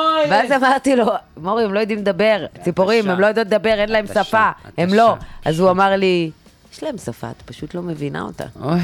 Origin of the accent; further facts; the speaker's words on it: Haifa, Haifa District, Israel; לא, הייתי, אני מחיפה.